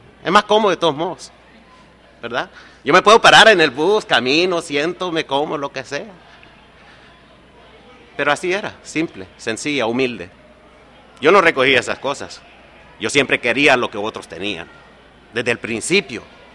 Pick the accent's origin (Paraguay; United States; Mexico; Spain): United States; born there; Yo nací aquí en los Estados Unidos, ¿verdad? Pero mi mamá es de Honduras, mi papá puertorriqueño, yo americano, pero siempre latino.